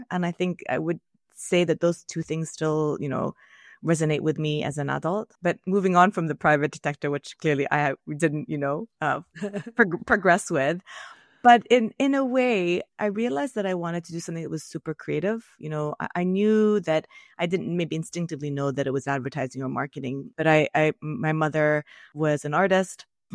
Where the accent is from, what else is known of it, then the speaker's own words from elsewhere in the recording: London, United Kingdom; also born or lived in Syria; So I'm originally from Syria, having grown up all my life in London.